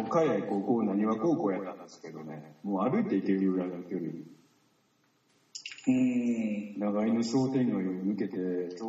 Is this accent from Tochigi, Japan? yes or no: no; Osaka, Japan; 自分が生まれ育った大阪市住吉区なんで